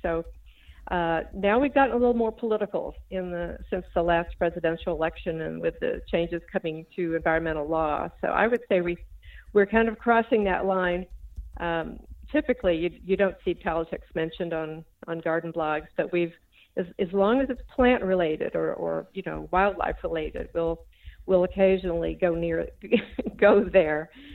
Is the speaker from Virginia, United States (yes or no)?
yes; Virginia, United States; now in Maryland, United States; I grew up in Central Virginia, and my mother had been in Des Moines, had been from Des Moines. And, here in Maryland, I can grow pretty much the same plants.